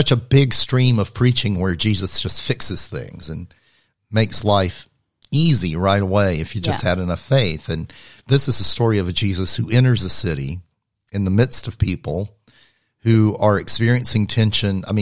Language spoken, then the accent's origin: English; Alabama, United States; Yeah, I grew up in Alabama, so some people will hear that.